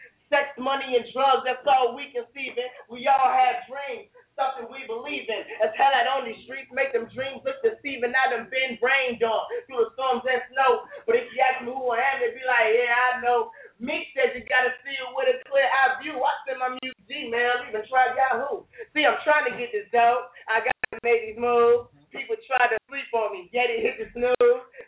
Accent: New York, United States; Came from Petersburg. I'm from New York.

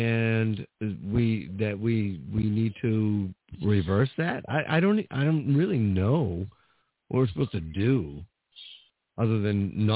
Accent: New Hampshire, United States; I'm from New Hampshire.

